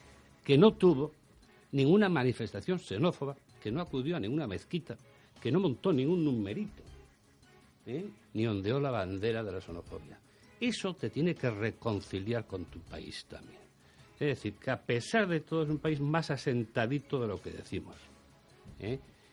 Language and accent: Spanish; Spain; A nosotros, como españoles, no nos interesa la diversidad